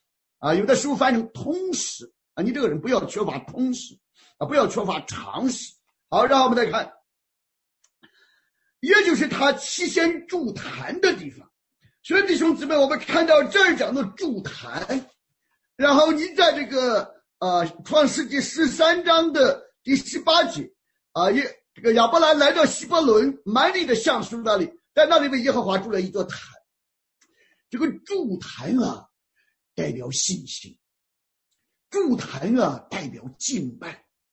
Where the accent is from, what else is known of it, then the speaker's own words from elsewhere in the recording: Shandong, China; 我老家是山东啊